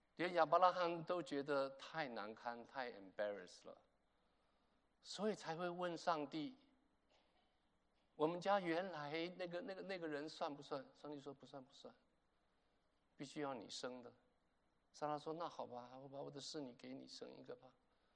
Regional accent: China; 我们中国人

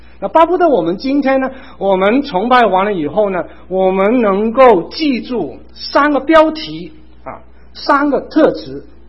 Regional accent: Hong Kong; now in United States; 我是从香港来的第一代华侨啊，其实我住在美国已经差不多40年了啊。

